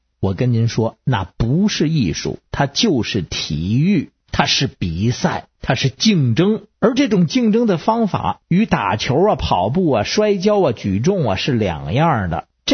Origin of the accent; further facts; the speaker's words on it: Beijing, China; born there; 看来我生在北京还算是我有福气